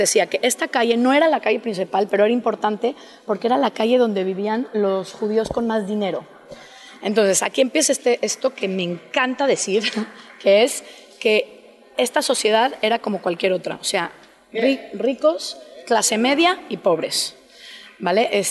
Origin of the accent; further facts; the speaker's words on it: Mexico; también en la comunidad de donde vengo de México